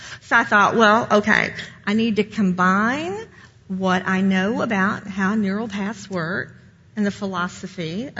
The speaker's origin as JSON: {"language": "English", "region": "Appalachia", "country": "United States", "tie": "born or raised there", "said": "I grew up in Appalachia, and we hold our grievances into your children and to your grandchildren."}